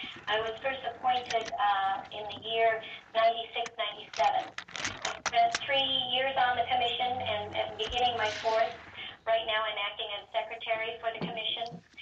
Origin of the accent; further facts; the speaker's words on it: Alaska, United States; I was born and raised in Alaska and have lived here all my life except to go outside to go to college.